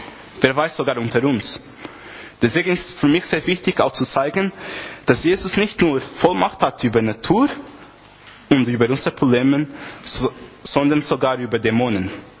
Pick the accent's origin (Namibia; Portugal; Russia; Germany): Portugal; German is a second language; Und bei uns in Portugal, also ich komme aus Portugal, wie auch alle wissen, dort gibt es sehr, sehr große Wellen.